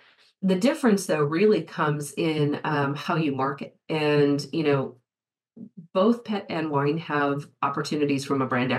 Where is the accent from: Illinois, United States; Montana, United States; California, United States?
Illinois, United States; Chicago; I grew up in Chicago, and I was fascinated by back in the day before the computers were on the trading floor